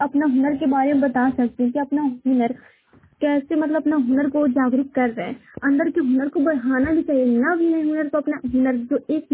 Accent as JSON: {"language": "Hindi", "town": "Hilsa", "region": "Bihar", "country": "India", "said": "और मैं हिलसा पुणे का निवासी हूँ, हिलसा पुणे के रहने वाले निवासी हूँ।"}